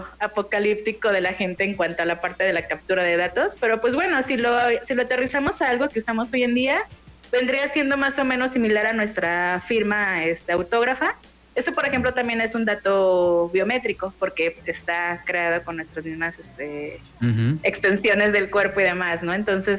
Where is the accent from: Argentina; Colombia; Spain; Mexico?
Mexico; born there; los que estamos aquí en México, que nacimos en México y demás